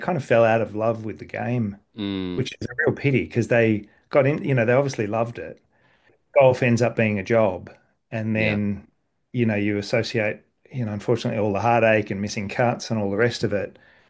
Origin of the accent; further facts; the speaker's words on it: Melbourne, Victoria, Australia; And look, I mean, I grew up playing public golf courses. So the Sandbelt, even for me growing up in Melbourne